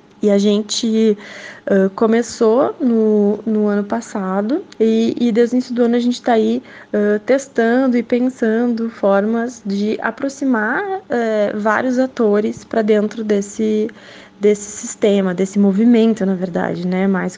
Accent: Rio Grande do Sul, Brazil; porque como gaúchos a gente estava sentindo que a cidade está vivendo um dos maiores índices de violência

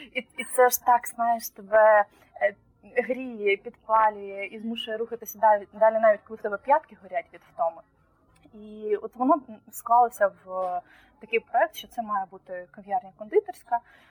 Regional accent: Zakarpattia Oblast, Ukraine; born there; я ж народилася в Закарпатті, і вся моя родина з Закарпаття.

